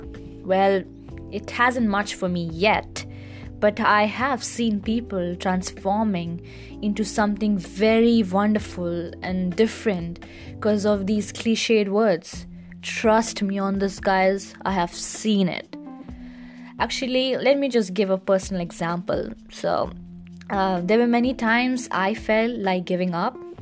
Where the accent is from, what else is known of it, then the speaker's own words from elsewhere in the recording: India; English is a second language; By the way, if you find my accent funny, well, letting you know, I'm an Indian, and well, I've gotten that a lot, so many people find my accent funny